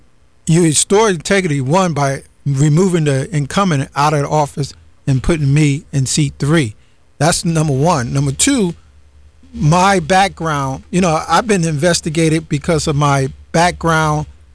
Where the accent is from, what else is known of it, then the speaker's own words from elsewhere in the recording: New York City, New York, United States; now in Palm Bay, United States; I grew up in New York City. I seen the worst of the worst, in city government and property and bad policing.